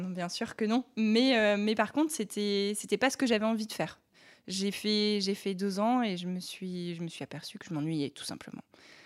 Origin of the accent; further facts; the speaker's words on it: Bourges, Centre-Val de Loire, France; Alors moi, je viens de Bourges, en fait, de la campagne berrichonne. Je viens d'une famille qui a des origines très diverses. Donc on ne peut pas vraiment dire... Moi, j'ai grandi là-bas, mais je ne suis pas vraiment de là-bas.